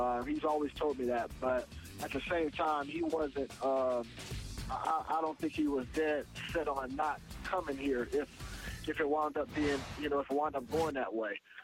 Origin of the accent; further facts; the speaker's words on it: Fresno, California, United States; I'm from Fresno, so I can handle it if need be.